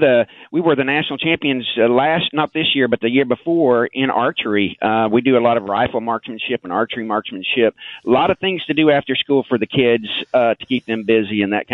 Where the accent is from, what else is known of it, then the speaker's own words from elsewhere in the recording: Arkansas, United States; accent: hillbilly twang; also born or lived in Oklahoma; I'm from Oklahoma. It sounds like I'm a little – I was raised in Arkansas in my early years, so that's where I kind of get that hillbilly twang.